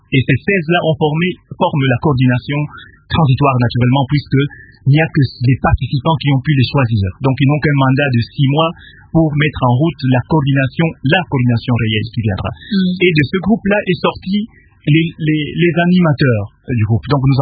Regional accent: Brussels, Belgium; Moi, personnellement, évidemment, je viens de Belgique.

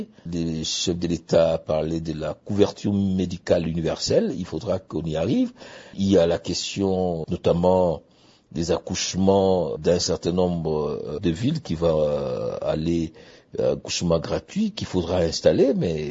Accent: Bunia, Ituri, DR Congo; Je viens de Bounia, il y a l'université de Bounia.

